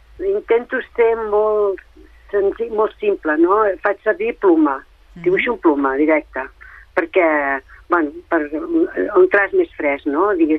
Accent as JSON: {"language": "Catalan", "town": "Terrassa", "region": "Catalonia", "country": "Spain", "said": "perquè jo dic que soc de Terrassa, però dic a Castellà fa molt temps, doncs al voltant del Vallès"}